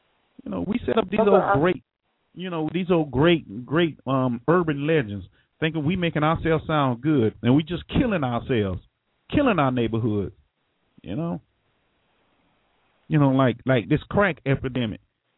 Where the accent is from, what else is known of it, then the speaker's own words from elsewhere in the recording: Florida, United States; You know, I'm from Florida, so, you know, down in Miami, they got a place called Liberty City.